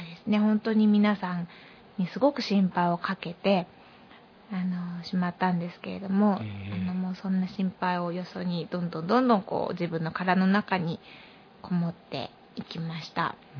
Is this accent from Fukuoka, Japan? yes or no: no; Kanagawa, Japan; 神奈川県から来ました。そして、私の両親はクリスチャンで、小さい時から教会に行っていて、